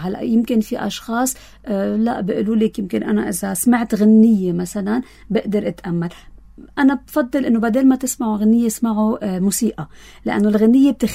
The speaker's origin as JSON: {"language": "Arabic", "country": "Lebanon", "said": "كلنا كلبنانية"}